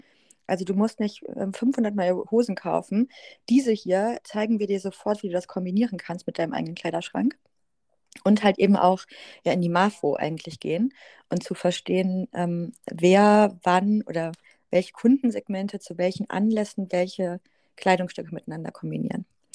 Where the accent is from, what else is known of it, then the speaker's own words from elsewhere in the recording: North Rhine-Westphalia, Germany; also ich komme aus dem Rheinland, die war halt in Hamburg auch schon länger